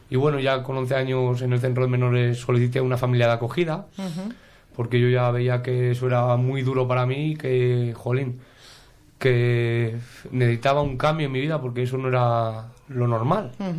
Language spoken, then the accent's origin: Spanish; Miranda de Ebro, Castile and León, Spain; born there; Antes, sí, nací en Miranda Ebro.